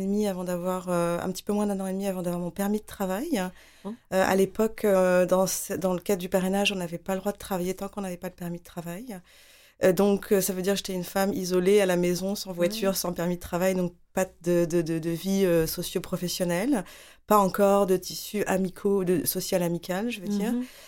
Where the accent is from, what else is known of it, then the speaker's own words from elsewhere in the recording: France; now in Quebec, Canada; je suis effectivement d'origine indienne. J'ai été adoptée par des parents français à l'âge de 6 mois et demi, et donc j'ai grandi en France, j'ai grandi en France.